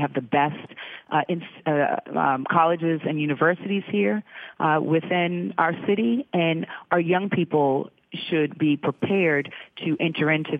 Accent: Boston, Massachusetts, United States; Boston is an amazing city. It is my hometown. I love it dearly.

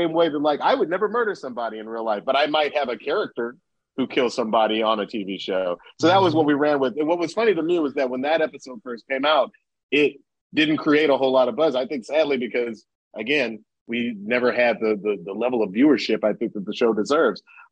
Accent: Atlanta, Georgia, United States; again, I'm from Atlanta. I don't like to do anything that's going to cast aspersions.

